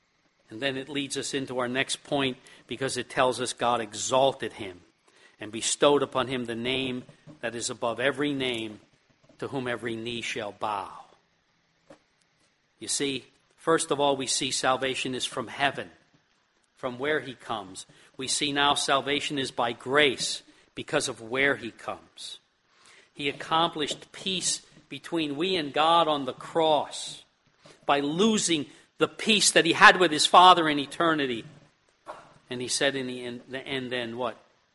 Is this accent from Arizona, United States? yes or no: no; Emmaus, Pennsylvania, United States; born there; I use it as an opportunity to glorify the fact that I was born in Emmaus, this stinky little town.